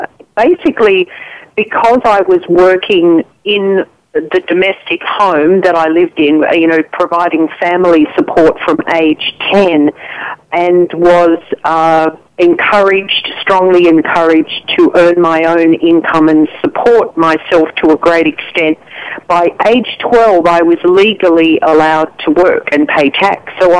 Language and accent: English; Sydney, New South Wales, Australia; I was born in Sydney and I lived in Austin, Texas in 81, 82. And when I was living here, I had quite a strong southern accent. But yes, I'm from Australia and that's my citizenship at the moment.